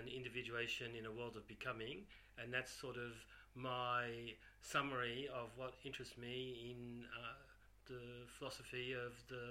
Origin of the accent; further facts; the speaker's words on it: Sydney, New South Wales, Australia; moved away as an adult; now in France; I'm 58 years old. I come from Sydney in Australia. I came to France 30 years ago, or a little more than 30 years ago, to study philosophy